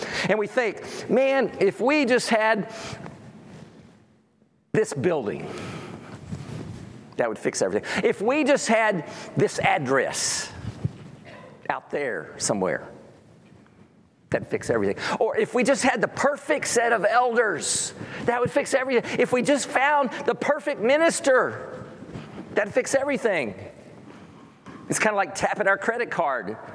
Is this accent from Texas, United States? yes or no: yes; Texas, United States; And I grew up in North Texas, not far from Wichita Falls, and we had mesquite trees and thorns